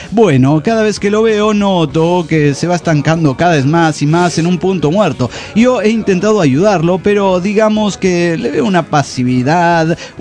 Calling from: Chihuahua, Mexico; de Chihuahua, México.

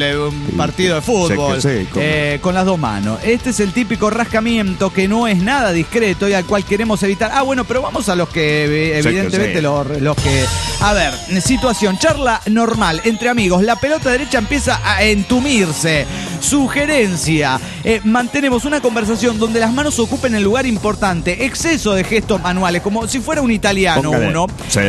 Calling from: Atlanta, Georgia, United States; de Atlanta, Georgia.

